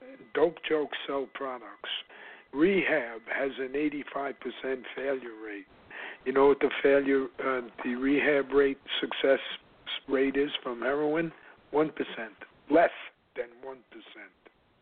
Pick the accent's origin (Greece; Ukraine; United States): United States; New York City, New York; When I was growing up in Washington Heights, now the drug center of New York City